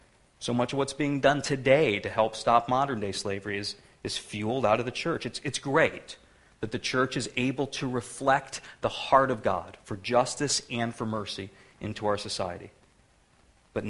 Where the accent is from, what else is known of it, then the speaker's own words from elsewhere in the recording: United States; One of our problems is that we're so American, we don't always choose the right things to civilly disobey.